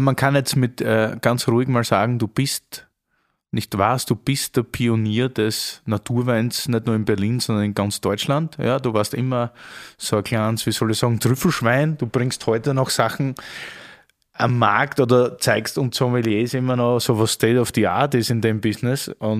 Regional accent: Austria; also bei uns in Österreich ist es total traditionell, eigentlich alte Wirtshäuser mit Kegelbahn.

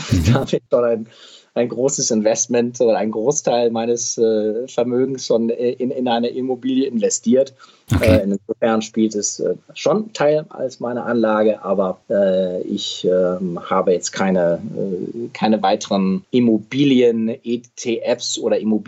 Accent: Midwest, United States; Ich bin in Amerika aufgewachsen. Ich bin dahin gezogen als 10-Jähriger im Mittleren Westen, weil mein Vater ersetzt wurde.

